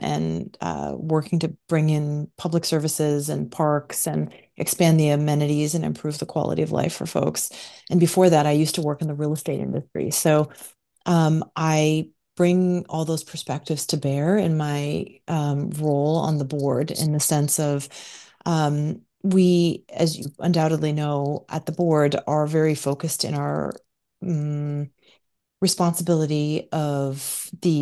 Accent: San Francisco, California, United States; now in Washington, United States; I am also Filipino American and grew up in San Francisco, California, but I've been a DC resident for more than 20 years at this point.

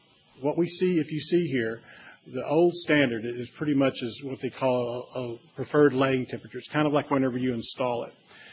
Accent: Texas, United States; I mean, from where I come from Texas, we use even a much higher temperature than

